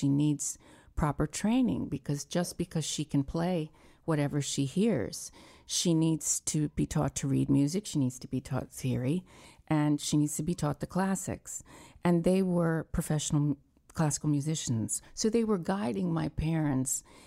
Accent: Conover, North Carolina, United States; born there; I was born in Newton, Conover, North Carolina on August 22nd, 1963.

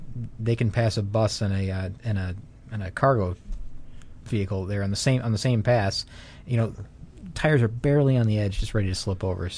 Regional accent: the South, United States; accent: Southern American; Yeah, it's my Southern American accent.

